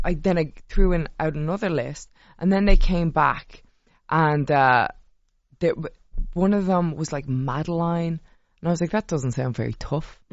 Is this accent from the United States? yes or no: no; Ireland; I'm from Ireland.